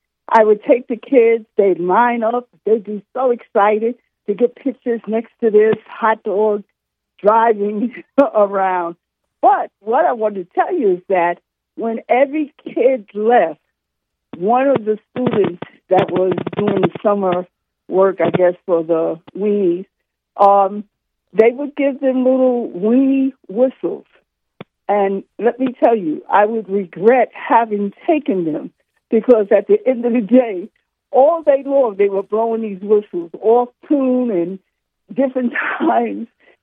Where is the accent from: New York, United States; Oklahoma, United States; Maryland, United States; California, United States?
New York, United States; New York City; Let me tell you, I come from New York City, and Coney Island